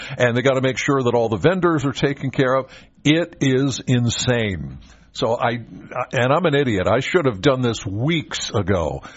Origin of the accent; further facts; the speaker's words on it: Penns Valley, Pennsylvania, United States; Now, granted, I'm from Penns Valley, so the fairgrounds are not far from where I live.